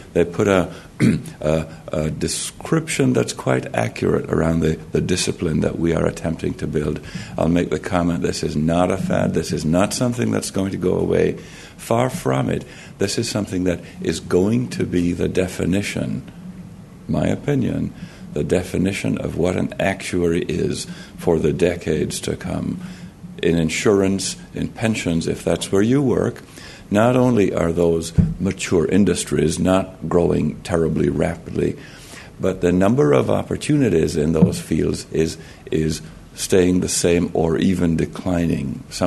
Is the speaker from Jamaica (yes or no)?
yes; Jamaica; if you think I have a slight accent, it's because I am from Jamaica.